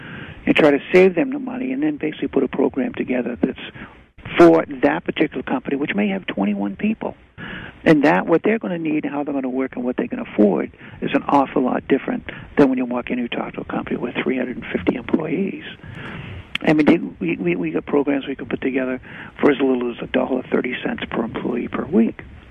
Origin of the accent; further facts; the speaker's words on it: Maine, United States; I grew up in Maine. You know, Maine is my home